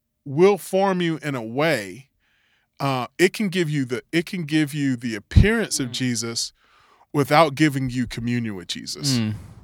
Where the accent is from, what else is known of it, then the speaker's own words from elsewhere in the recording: the South, United States; I grew up in the South and we eat fish as a child.